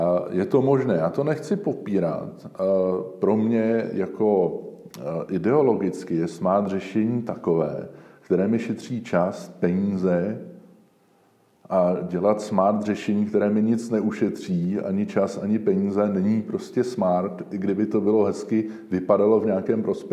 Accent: Prague, Czechia; Já jsem pocházím ne přímo ze Smíchova, ale z části, která navazuje z Líchov, kde jsme ještě v 80. letech vlastně žili vesnickým způsobem, akorát to trvalo 15 minut na Václavák tramvají.

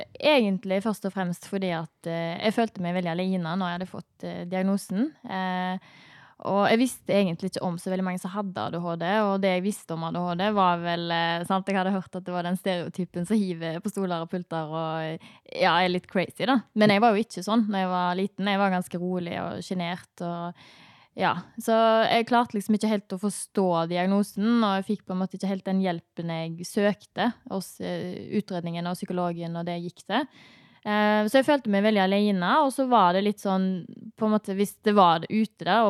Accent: Haugesund, Rogaland, Norway; Ja, jeg er jo fra Haugesund, 25 år.

